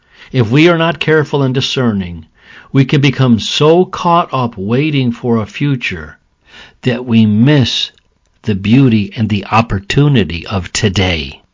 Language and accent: English; Oklahoma, United States; now in New York, United States; even though I have not lived in my home state of Oklahoma for decades, Oklahoma always has my heart, and it will always be home to me.